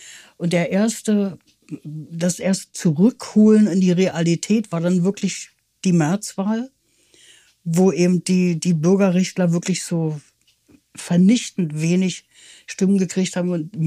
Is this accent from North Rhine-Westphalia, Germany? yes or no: no; Berlin, Germany; in die ersten knapp vier Lebensjahre bin ich in West-Berlin groß geworden